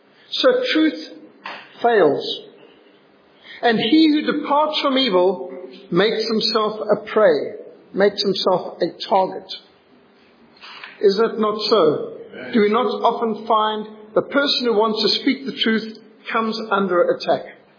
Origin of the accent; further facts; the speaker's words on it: Cape Town, Western Cape, South Africa; born there; My mum was pregnant with me, and so I was born in Cape Town, the only one of my family that was, because my sister had been born in Salisbury